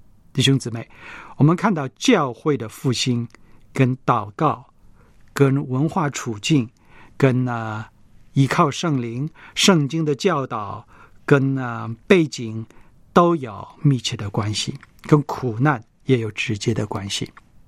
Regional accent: China; 我们中国人在普通话的口语里面

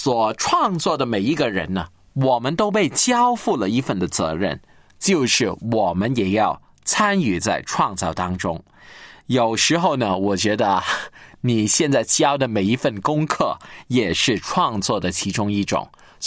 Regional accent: China; 这个跟我们中国人，的思维，叫大音希声，大象无形相似

